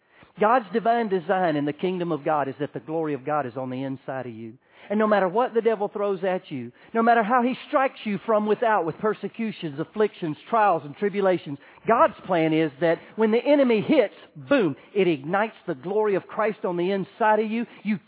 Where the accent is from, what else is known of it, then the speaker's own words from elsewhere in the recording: Orlando, Florida, United States; And I'm from Orlando, Florida. I'd never built a fire.